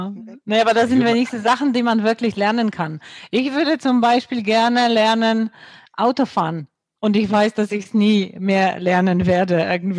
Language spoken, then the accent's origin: German; Poland; ich komme ja aus Polen und ich interessiere mich sehr für die politischen Entwicklungen dort.